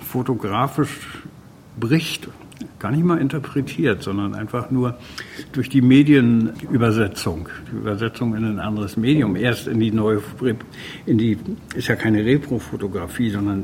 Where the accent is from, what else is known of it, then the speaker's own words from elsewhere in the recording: Mecklenburg-Vorpommern, Germany; ich bin genau in der Gegend groß geworden in Mecklenburg.